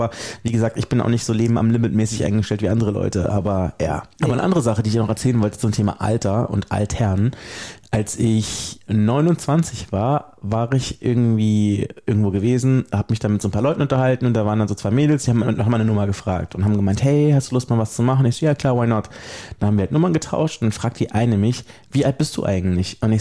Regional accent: Germany; accent: German; ich spreche zwar fließend Englisch und so, aber ich habe halt trotzdem einen deutschen Akzent

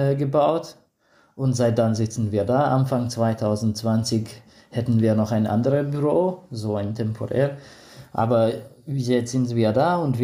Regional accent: Transylvania, Romania; German is a second language; also born or lived in Tyrol, Austria; now in Budapest, Hungary; Ich komme ursprünglich aus Siebenbürgen, aber seit 2003 wohne ich mit meiner ganzen Familie in Ungarn

